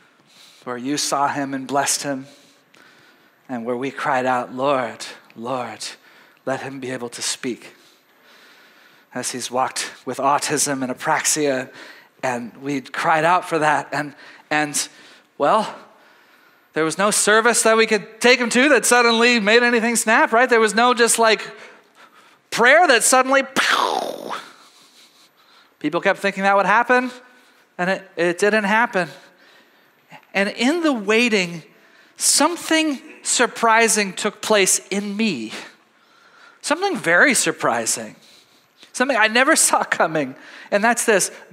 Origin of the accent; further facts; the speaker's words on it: United States; this thing that I'm not used to as an American.